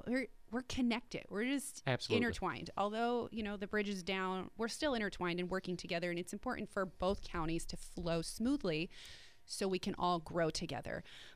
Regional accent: New Jersey, United States; I'm from New Jersey.

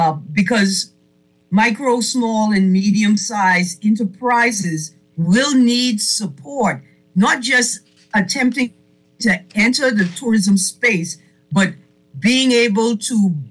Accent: Acklins, Bahamas; See, I'm from Acklands and you from Acklands, right?

